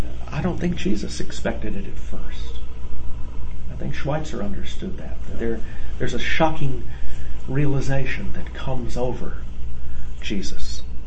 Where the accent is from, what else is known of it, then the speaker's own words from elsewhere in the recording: the South, United States; When I was a boy growing up in the South, we sang a little song.